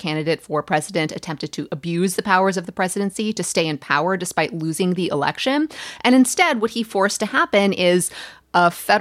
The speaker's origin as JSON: {"language": "English", "region": "Michigan", "country": "United States", "tie": "born or raised there", "said": "One of my personal favorites, because it concerns my home state, is that while Trump was talking with a Republican state legislator from Michigan"}